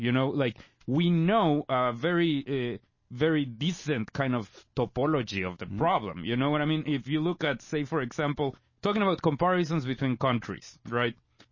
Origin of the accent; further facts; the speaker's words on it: Guatemala; If you want a reference, Guatemala, my home country, one of the most unequal places I've been, is 52.